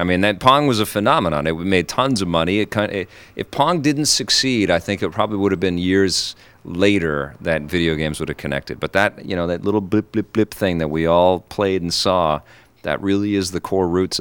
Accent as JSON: {"language": "English", "town": "Vancouver", "region": "British Columbia", "country": "Canada", "tie": "born or raised there", "said": "But I grew up in Kits, and what I sort of got here in Kits"}